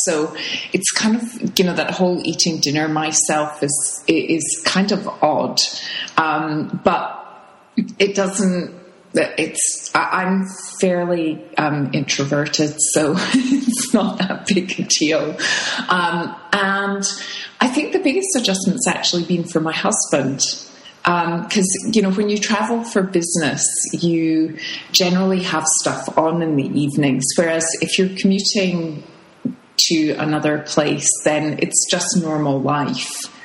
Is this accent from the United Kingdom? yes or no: yes; Edinburgh, Scotland, United Kingdom; So we are back in Edinburgh, which is my home country, but neither my husband nor the kids have ever lived here.